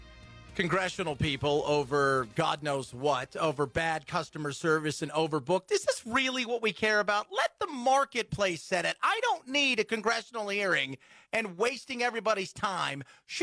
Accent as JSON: {"language": "English", "country": "United States", "said": "Being an American, by the way, who, geez, I'm dating myself here, about 25, 28 years ago, was playing in a sport where it isn't like it is now."}